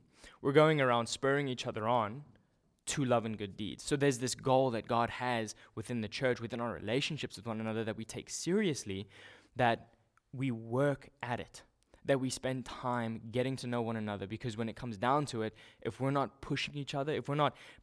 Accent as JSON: {"language": "English", "country": "South Africa", "tie": "born or raised there", "said": "I did some martial arts growing up in South Africa"}